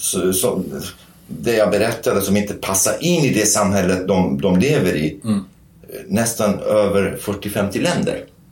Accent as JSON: {"language": "Swedish", "country": "Sweden", "said": "Eftersom de visste att jag kommer från Sverige"}